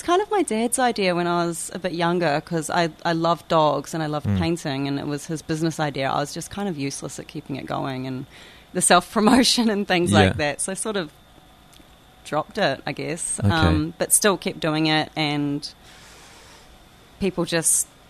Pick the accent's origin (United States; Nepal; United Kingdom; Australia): Australia; Western Australia; that's kind of opened up to more boganistic themes, which is kind of my interest growing up on the West Coast